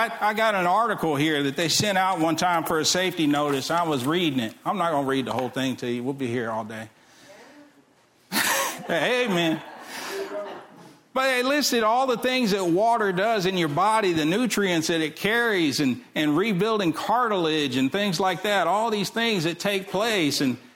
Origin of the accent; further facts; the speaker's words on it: Texas City, Texas, United States; I grew up in Texas City. I learned not to drink the water.